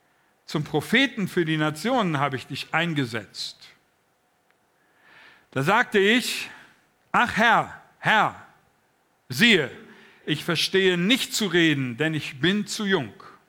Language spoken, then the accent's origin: German; Velbert, North Rhine-Westphalia, Germany; Wenn ich dann immer erzähle, ich komme aus Felbert